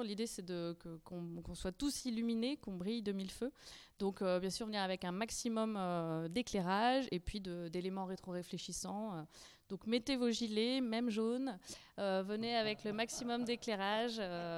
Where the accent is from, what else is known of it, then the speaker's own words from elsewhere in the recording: Auvergne-Rhône-Alpes, France; now in Lyon, France; Non, je suis pas très loin. Je suis drômoise.